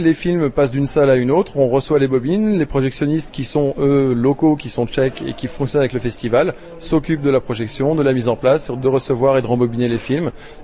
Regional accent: Brittany, France; On vient depuis la Bretagne, donc l'ouest complet de la France.

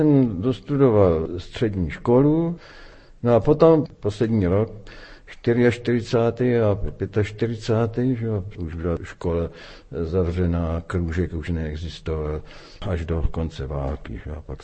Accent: Strážnice, South Moravian Region, Czechia; já jsem žil jako dítě ve Strážnici

